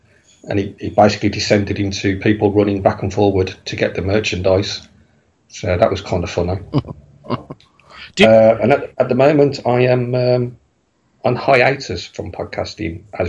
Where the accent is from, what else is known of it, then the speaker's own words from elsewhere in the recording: England, United Kingdom; I'm from England, slap bang in the middle of the little old country.